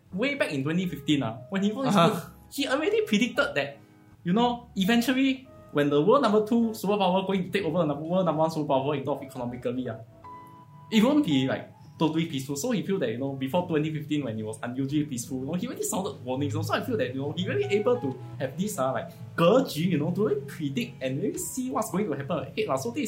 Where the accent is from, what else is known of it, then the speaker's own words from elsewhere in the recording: Singapore; very special to me as a Singaporean, you know.